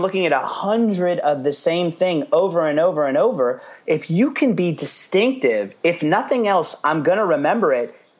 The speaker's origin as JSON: {"language": "English", "region": "California", "country": "United States", "tie": "born or raised there", "said": "I met him twice because I grew up in the Bay Area."}